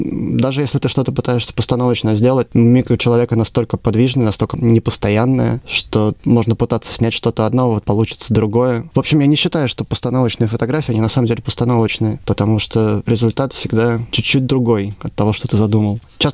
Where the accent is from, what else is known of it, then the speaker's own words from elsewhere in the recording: Saint Petersburg, Russia; moved away as an adult; now in Melbourne, Australia; Сам я из Петербурга, переехал в Австралию, в Мельбурн в 2014 году.